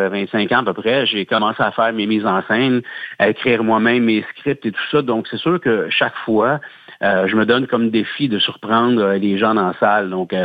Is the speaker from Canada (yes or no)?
yes; Trois-Rivières, Quebec, Canada; on va avoir vendu 6000 billets en deux soirs chez nous, à Trois-Rivières